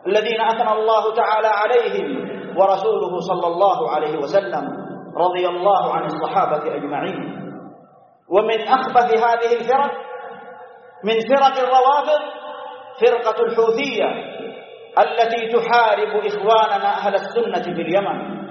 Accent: Saudi Arabia; من هؤلاء الأعداء ضد بلادنا المملكة العربية السعودية

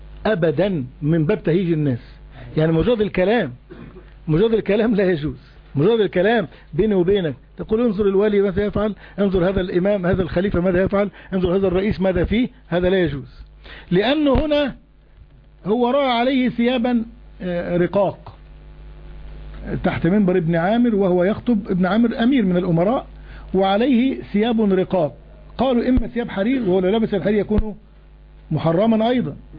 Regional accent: Egypt; فلما أنت الآن في بلادنا مصر

